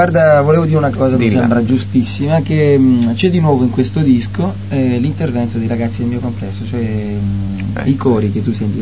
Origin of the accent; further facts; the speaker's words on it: Lecce, Apulia, Italy; Sono tutti di Lecce come me.